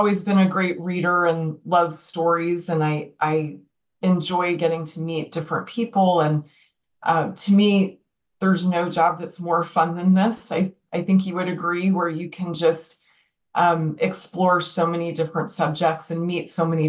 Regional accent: New York, United States; I grew up in New York. I ended up here in Austin.

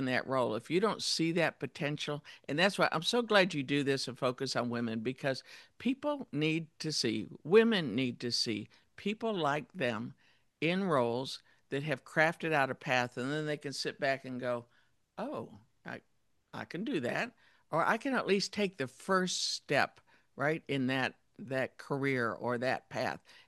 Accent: Detroit, Michigan, United States; I grew up in Detroit in a blue collar family.

